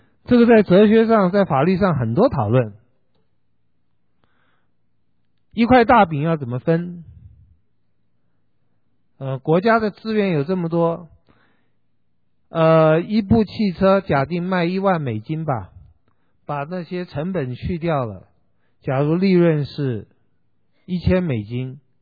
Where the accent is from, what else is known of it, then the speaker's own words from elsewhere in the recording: Taiwan; 不要讲英文了，我是台湾来的，不会讲英文。